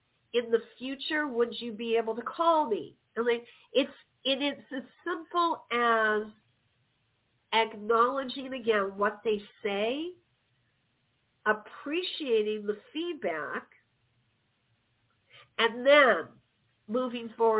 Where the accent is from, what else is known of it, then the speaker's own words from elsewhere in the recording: Chicago, Illinois, United States; I'm from Chicago.